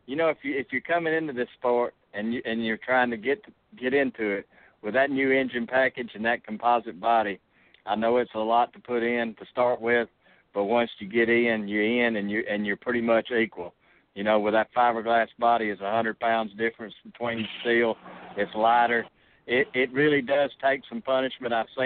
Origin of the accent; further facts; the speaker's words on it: Alabama, United States; with Talladega being the big race here at my home state, my home track